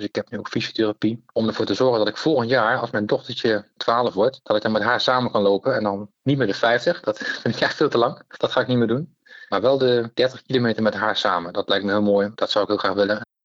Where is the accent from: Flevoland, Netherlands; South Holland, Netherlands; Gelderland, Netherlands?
Gelderland, Netherlands; Nijmegen; En ook als Nijmegenaar vind ik het ook dat je echt een keer moet hebben gelopen.